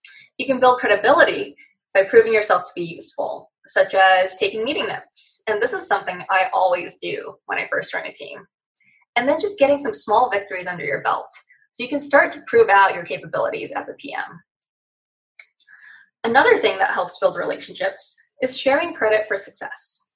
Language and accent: English; Palo Alto, California, United States; So I grew up in Palo Alto. Honestly, did not think I would end up in tech because I wanted to break away from the typical Palo Alto stereotype, but here I am.